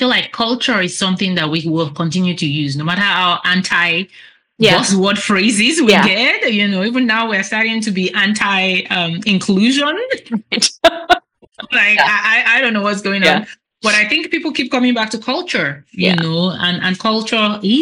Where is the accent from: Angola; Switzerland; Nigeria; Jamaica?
Nigeria; moved away as an adult; now in United States; But for me, I was born and raised in Nigeria.